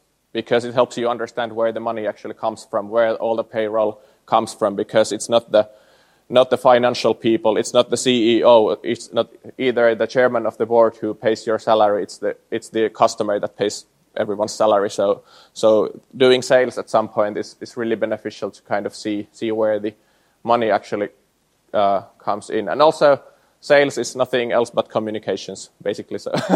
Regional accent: Jyväskylä, Central Finland, Finland; 40-100 is my postal code, and it's basically been almost my whole life. So I'm born and raised in Jyväskylä.

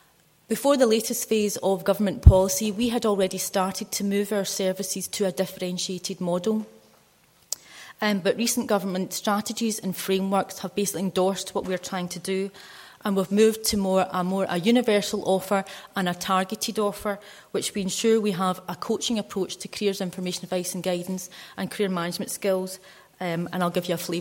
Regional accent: Glasgow, Scotland, United Kingdom; I'm from Glasgow and Glaswegians speak very fast

